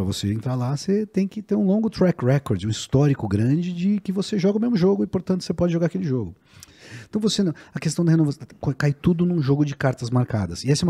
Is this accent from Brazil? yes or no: yes; Brazil; É tão aviltante como brasileiro você ver isso.